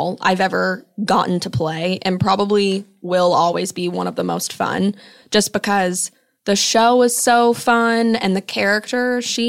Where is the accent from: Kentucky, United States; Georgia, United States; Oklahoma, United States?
Kentucky, United States; Yeah, I'm from Kentucky, but she has a cell phone that she's like addicted to.